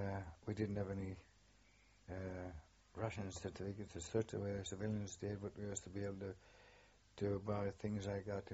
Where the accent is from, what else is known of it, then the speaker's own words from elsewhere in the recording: Shiny Row, North East England, United Kingdom; accent: Geordie; But my accent was never a strong Geordie accent, because I'd come from round about the Shiny Row area, which is halfway between Sunderland and county city of Durham